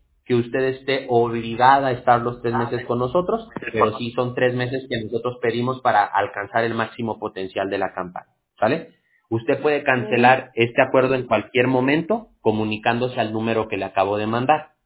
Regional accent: Mexico; now in United States; aunque estamos en California, pues por ejemplo, yo soy mexicano

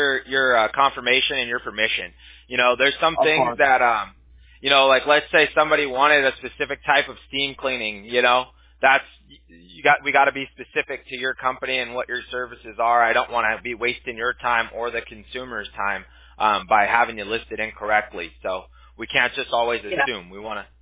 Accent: Huntington Beach, California, United States; also born or lived in Santa Ana; I'm a California native through and through. I was actually born in Huntington, Santa Ana, but I was raised in Huntington Beach. So I'm a Huntington Beach native, actually, by heart. I grew up a beach bum.

